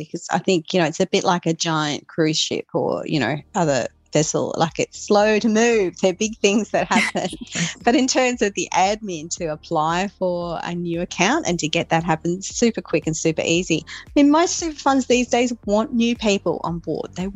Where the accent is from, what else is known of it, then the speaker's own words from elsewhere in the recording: Canberra, Australian Capital Territory, Australia; there are a number of financial planners in my hometown of Canberra, for instance